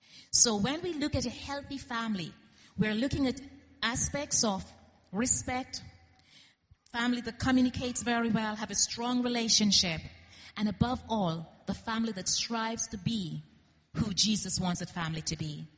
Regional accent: Jamaica; now in Toronto, Canada; I'm from Jamaica originally, and Toronto now became homeland for us there.

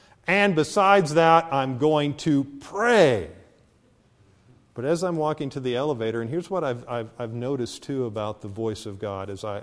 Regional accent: Cookeville, Tennessee, United States; from Cookeville, Tennessee.

